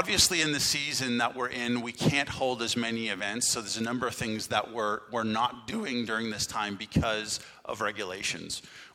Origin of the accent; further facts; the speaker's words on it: Flesherton, Ontario, Canada; also born or lived in Markdale; They were both teachers of ours, Danielle and myself, in high school, growing up in Flesherton and Markdale.